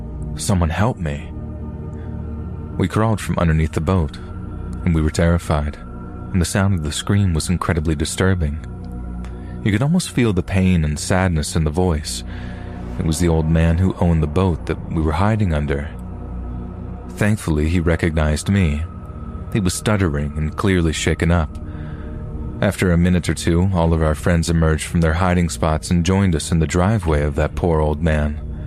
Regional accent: East Coast, United States; I'm from the East Coast, but I went to college at Washington State.

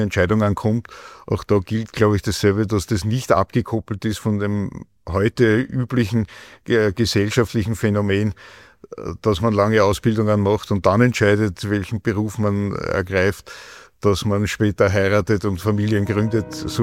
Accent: Klosterneuburg, Lower Austria, Austria; Ich bin in Kloster Neuburg aufgewachsen. Ich bin hier zur Schule gegangen, bin auch gleich nach der Erstkommunion Ministrant in einer unserer Pfarren geworden

